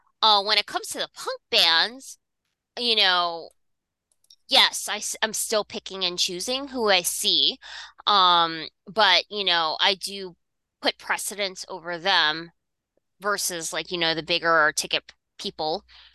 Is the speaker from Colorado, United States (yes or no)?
no; New York, United States; growing up in New York, you know, and growing up at the age that I grew up here, I had CMJ.